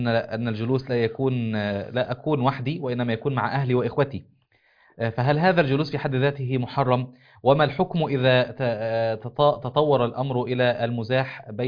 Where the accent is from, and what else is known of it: Upper Egypt, Egypt